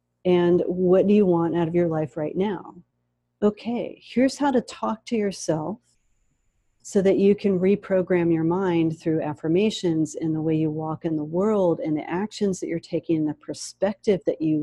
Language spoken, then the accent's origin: English; United States; I come from a different culture. I come from the American culture, and the American culture is a melting pot of cultures.